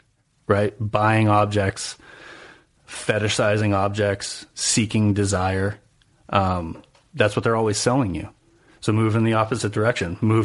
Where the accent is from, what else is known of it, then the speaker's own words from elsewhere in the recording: New Hampshire, United States; I mean, I'm from New Hampshire and I go, like you said, like you surf in New Hampshire.